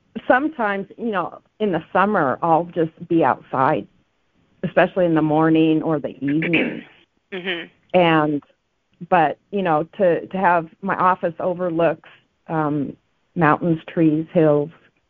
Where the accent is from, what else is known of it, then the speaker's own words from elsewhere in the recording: Spokane, Washington, United States; moved away; it was an adjustment because I was raised in Spokane, in the Spokane Valley. And so to come to the reservation, it was almost like camping every day.